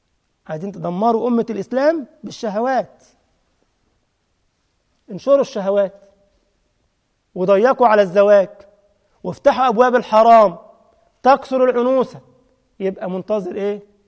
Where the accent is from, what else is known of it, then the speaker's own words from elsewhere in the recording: Egypt; لأن أنا مصري بقى أتكلم عن مصر فقط،